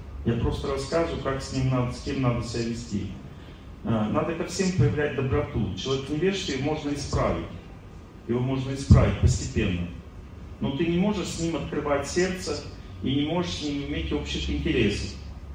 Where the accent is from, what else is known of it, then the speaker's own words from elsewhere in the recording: Russia; Ну, я же из России.